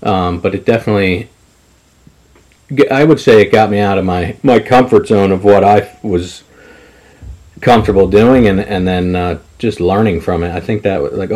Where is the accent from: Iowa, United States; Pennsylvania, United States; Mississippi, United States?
Pennsylvania, United States; now in Lebanon, United States; Lifelong hunter. I'm originally from, like, the Lehigh Valley area, and then got a job opportunity out here. I'm in Lebanon now.